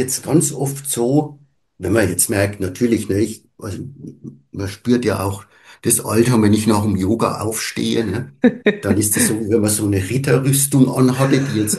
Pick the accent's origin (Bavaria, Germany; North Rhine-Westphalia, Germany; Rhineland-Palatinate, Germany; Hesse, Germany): Bavaria, Germany; Coburg; accent: rural dialect; kann ich ja meinem ländlichen Dialekt nie ganz ablegen, ne? Die Patienten fragen dann mal, gell, du bist auch ein Coburger, ne?